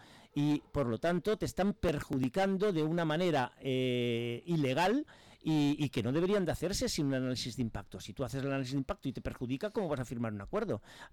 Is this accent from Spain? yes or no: yes; Spain; Y nosotros vamos a poner nuestro granito de arena como agricultores españoles, defendiendo a los agricultores españoles